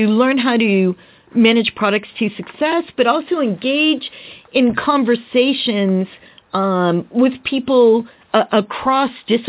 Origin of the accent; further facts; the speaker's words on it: Boston, Massachusetts, United States; So, yeah, I'm originally from Boston, South Shore, so I still have family.